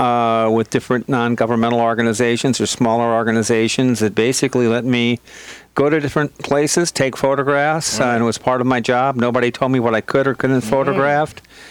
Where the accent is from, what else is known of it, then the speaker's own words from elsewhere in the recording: St. Louis, Missouri, United States; I'm originally from St. Louis.